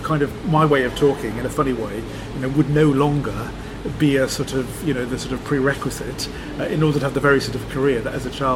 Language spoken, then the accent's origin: English; Cardiff, Wales, United Kingdom; For nobody in my family quite sounds like I do, and I come from Cardiff or Cardiff, but I don't sound anything like people in my family.